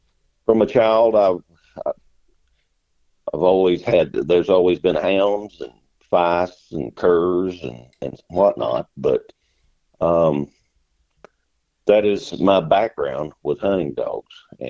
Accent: Kentucky, United States; I'm from Eastern Kentucky, the Appalachians, and my family has been in Appalachia for between 6 and 7 generations. So I'm a born and bred mountaineer, I guess

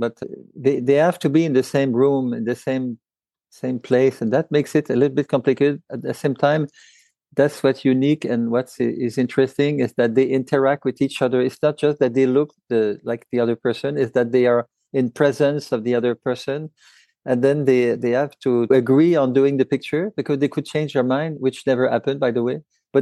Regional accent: Montreal, Quebec, Canada; I'm a photographer from Montreal

